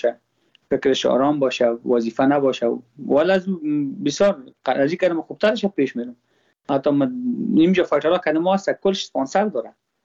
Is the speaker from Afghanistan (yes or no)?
yes; Afghanistan; ما افغان هستم. با ما هزاره ازبک پشتون کلش یک چشم مرسن.